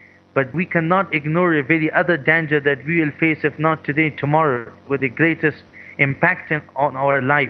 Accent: Kabul, Afghanistan; from Afghan Youth for Social Development from Kabul, Afghanistan.

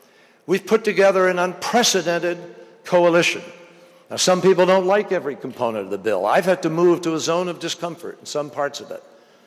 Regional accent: Massachusetts, United States; I'm from Massachusetts. We eat a lot of fish.

